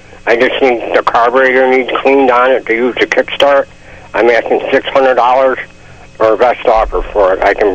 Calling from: Pavilion, New York, United States; Pavilion.

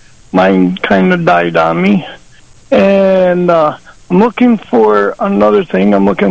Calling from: New York, United States; Western New York.

